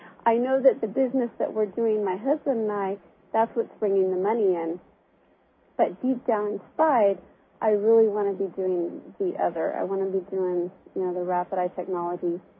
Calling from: Burns, Oregon, United States; I'm also calling from Burns, Oregon.

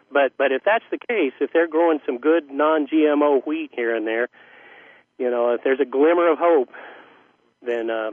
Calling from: the South, United States; I know I'm calling from the South. The South is where cotton used to be grown, and it was the home of the textile industry.

